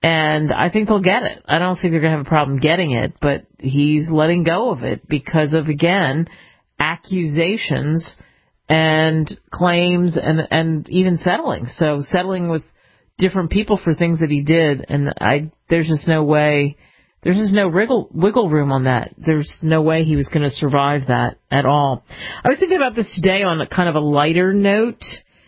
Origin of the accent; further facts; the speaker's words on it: Philadelphia, Pennsylvania, United States; Growing up in Philly, there's a place on South Street, 13th Street, you know, right by South Street.